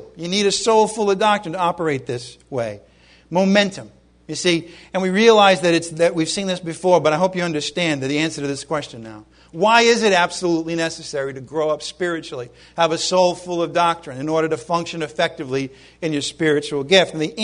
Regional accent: Ireland; in spite of myself being Irish and all that, I'm loving these people

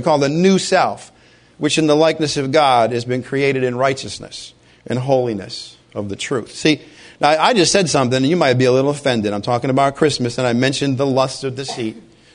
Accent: Ireland; Well, maybe that's just because I'm Irish.

